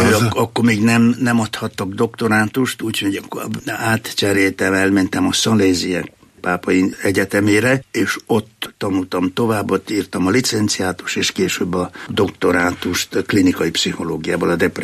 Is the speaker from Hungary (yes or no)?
no; Croatia; also born or lived in Serbia; Én magyar vagyok. Jugoszláviába, most már mondják, Szerbiába születtem. Horvátországban nevelkedtem. Angliába jártam 30 évig minden nyáron, tehát az én lelkipásztori tapasztalatom az angol. olasz állampolgár vagyok, ezért az én identitásom az osztrák-magyar